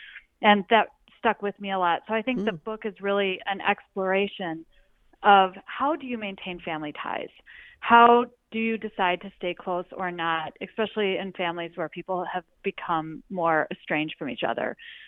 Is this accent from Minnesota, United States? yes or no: no; Milwaukee, Wisconsin, United States; also born or lived in Denver; Oh, sure. Well, I'm from Milwaukee. Not originally. I'm actually originally from Denver, but we moved to Milwaukee when I was a kid.